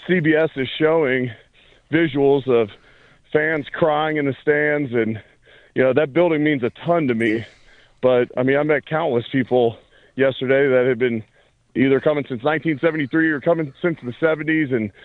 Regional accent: Cincinnati, Ohio, United States; growing up in Cincinnati, we went from Old Riverfront Stadium to Paul Brown with the Bengals

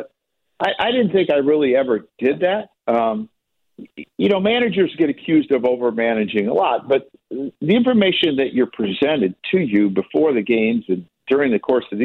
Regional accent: Illinois, United States; I'm a Bears fan, right? I mean, I grew up in Illinois. I'm a Bears fan.

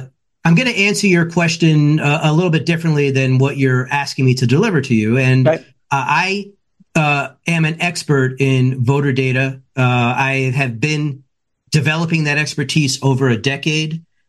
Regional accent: Rhode Island, United States; And in my home state of Rhode Island, where I've run for governor twice

